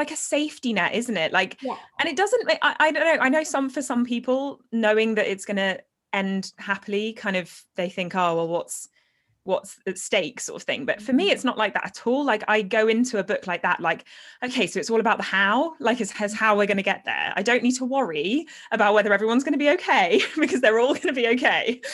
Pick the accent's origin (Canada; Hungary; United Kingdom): United Kingdom; England; I am an author from England.